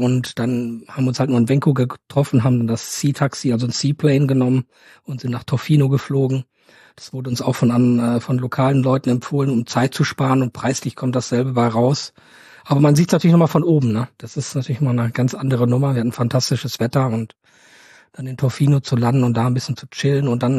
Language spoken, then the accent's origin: German; Norway; ich bin aus Norwegen natürlich schon ein bisschen was gewohnt